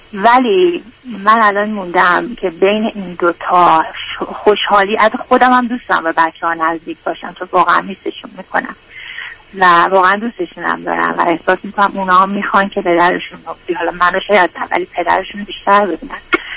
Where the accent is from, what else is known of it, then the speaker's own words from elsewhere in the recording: Iran; moved away; من 15 ساله خارج از ایران هستم ولی بله تقریبا 15 ساله.